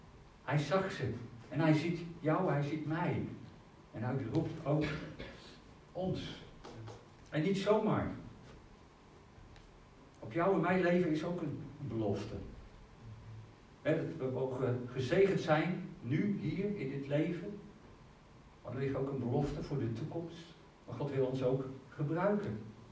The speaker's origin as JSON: {"language": "Dutch", "town": "Zeist", "region": "Utrecht", "country": "Netherlands", "tie": "born or raised there", "lives_now": "Nijkerk, Netherlands", "said": "Ik ben geboren in Zeist. Ik ben opgegroeid. Ik heb er jaren gewoond. Naar school geweest. Voetbalvereniging. Noem maar op. Kerk. Alles. En toch in die 4 jaar, 5 jaar dat we nu in Nijkerk wonen"}